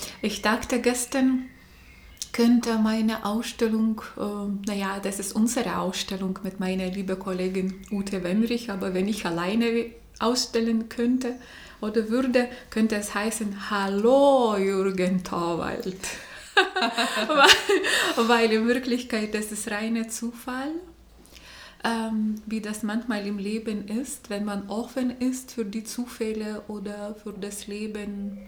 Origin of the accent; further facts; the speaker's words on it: Lithuania; German is a second language; die war in Vilnius, in Litauen, in meiner Heimatland.